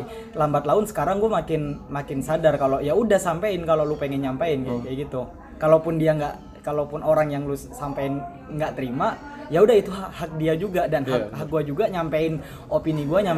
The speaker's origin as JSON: {"language": "Indonesian", "region": "East Java", "country": "Indonesia", "said": "emang gue sendiri asalnya dari Jawa Timur kan, dan keluarga gue juga keluarga yang cukup konservatif kayak gitu."}